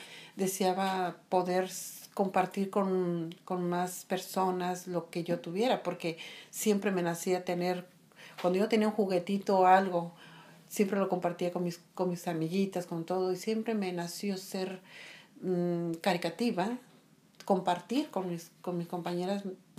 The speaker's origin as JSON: {"language": "Spanish", "town": "Juventino Rosas", "region": "Guanajuato", "country": "Mexico", "said": "Soy de México, de un municipio juventino, Rosas, Guanajuato, pero de un rancho llamado Tavera, que significa lugar de lumbre."}